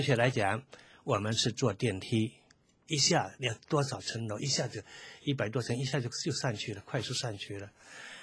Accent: Yongding, Fujian, China; 比如我在我小的时候在永定那个地方看的时候

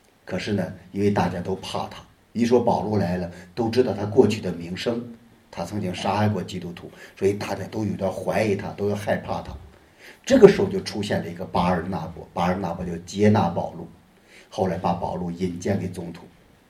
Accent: China; 我们中国人经常说的出门遇贵人

